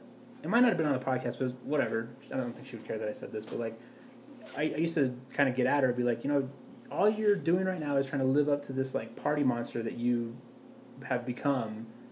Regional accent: Glenwood, United States; born there; Like I was born in Glenwood.

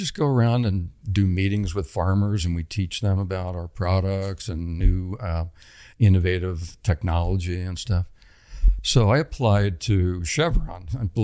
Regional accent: West Chester, Pennsylvania, United States; Westchester, Pennsylvania.

